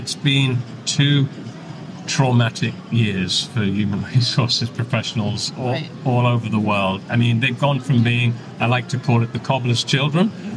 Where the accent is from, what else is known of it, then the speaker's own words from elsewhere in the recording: Texas, United States; Naturally, as you can tell from my accent, I'm a native Texan.